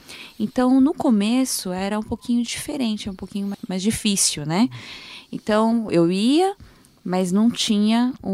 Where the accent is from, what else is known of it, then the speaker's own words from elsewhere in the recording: Brazil; Eu sou brasileira, assim, do sangue, tá, gente?